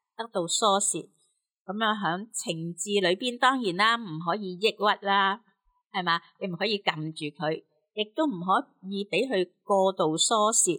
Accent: China; 咁唔知系咪因为我哋中国人其实都比较含蓄啊，所以有乜嘢咧就收收埋埋喺个心

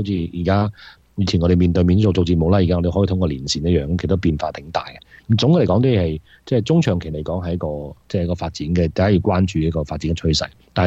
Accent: United States; 我哋美國人

